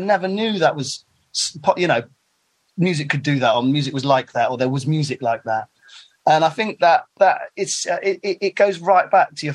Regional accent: Bristol, South West England, United Kingdom; Yeah, Bristol's Bristol. It's a very special place. I wouldn't necessarily choose for my son to grow up there

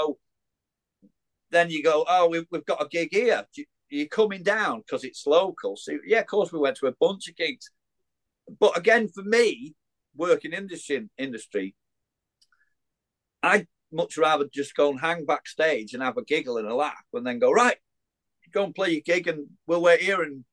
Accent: Widnes, North West England, United Kingdom; I had to be in bloody Widnes. It's my hometown.

